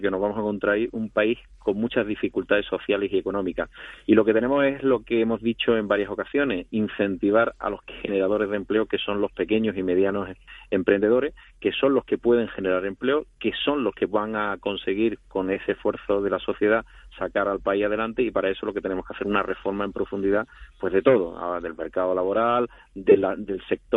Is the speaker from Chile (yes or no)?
no; Barcelona, Catalonia, Spain; born there; Mis propios padres emigraron a Barcelona, yo nací en Barcelona